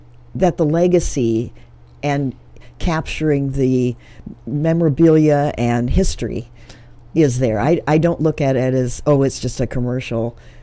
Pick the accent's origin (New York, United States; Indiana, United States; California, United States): Indiana, United States; Warsaw; I was living in Warsaw, Indiana, my hometown. I had went back for 2 years